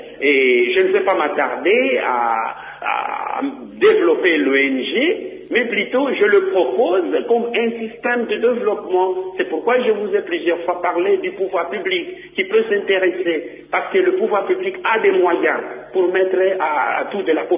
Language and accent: French; Bandundu, Kwilu, DR Congo; Moi, je suis de Bandundu.